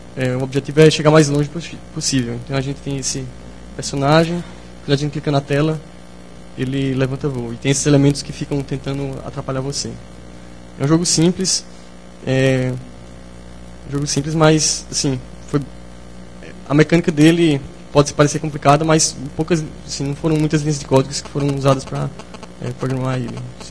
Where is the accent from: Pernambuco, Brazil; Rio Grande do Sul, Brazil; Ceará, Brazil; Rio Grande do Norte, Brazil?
Pernambuco, Brazil; Recife; sou lá de Recife, formado na Federal. Hoje eu trabalho como developer no Instituto Nunok de Tecnologia, lá em Recife.